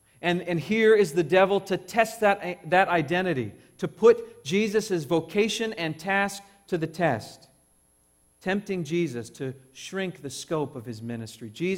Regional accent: California, United States; I grew up in Southern California, and if you want to get from Southern California to Las Vegas, you have to drive through the Mojave Desert.

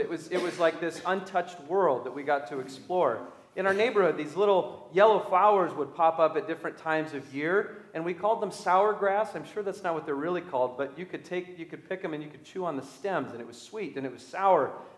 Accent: California, United States; I grew up in Southern California along the coast, which is, of course, famous for excellent Mexican food.

